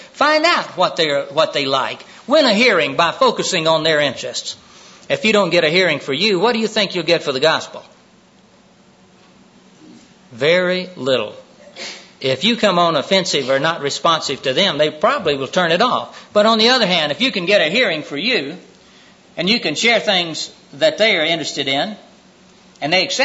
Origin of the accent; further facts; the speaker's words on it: Florida, United States; you can tell I'm from Maine by now, can't you? I'm from the main part of Florida.